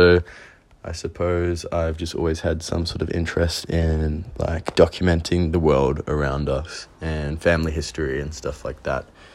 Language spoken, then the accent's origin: English; Brisbane, Queensland, Australia; now in Berlin, Germany; I am a photographer and visual artist, currently based in Berlin, but I come from Brisbane, Australia.